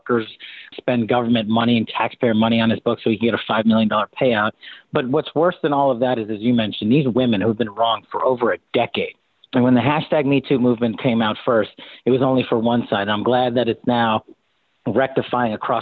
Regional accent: New York, United States; born and raised as a New Yorker, this one strikes at home.

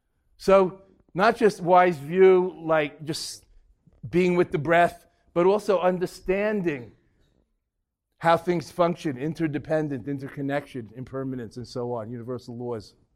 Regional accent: New York, United States; I'm from New York, so you got to think about the cockroaches.

